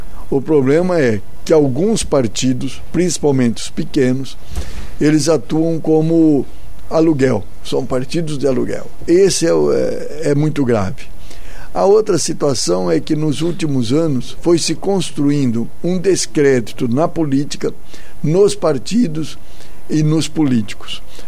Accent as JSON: {"language": "Portuguese", "town": "Rolândia", "region": "Paraná", "country": "Brazil", "tie": "born or raised there", "said": "Eu fui morar em Curitiba dos 18 para os 19 anos de idade. Eu sou natural de Rolândia, norte do Paraná. Sou filho de agricultor familiar. Até os 18 anos de idade, eu trabalhava na roça com o meu pai."}